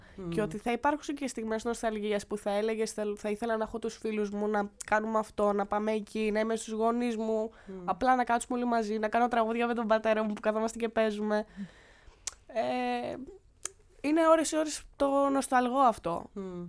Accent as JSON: {"language": "Greek", "town": "Brussels", "region": "Brussels-Capital Region", "country": "Belgium", "tie": "born or raised there", "also_born_or_lived": "Greece", "said": "στο Βέλγιο, οι Βρυξέλλες είναι το σπίτι μου, είναι πολύ διαφορετικό. Η Ελλάδα είναι η πατρίδα μου και το Βέλγιο είναι το σπίτι μου. Γιατί στο Βέλγιο έχω μάθει να ζω. Στο Βέλγιο έχω τελειώσει το σχολείο"}